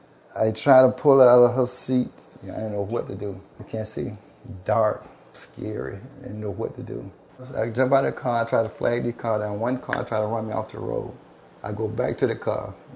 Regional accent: Selma, Alabama, United States; born there; I was born in Selma, Alabama, 1945.

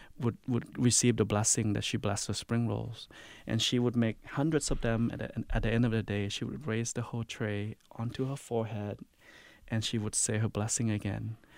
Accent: Laos; dim sum has always been really sacred in my life growing up in Laos.

